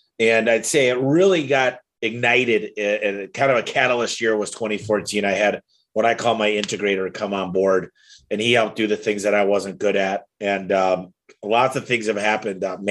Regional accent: Michigan, United States; now in Arizona, United States; We're pretty big here in Arizona. I'm from Michigan.

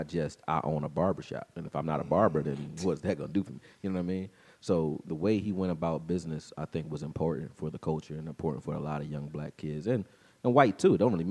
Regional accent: Philadelphia, Pennsylvania, United States; I was like, I was like, yo, I'm legit from Philly.

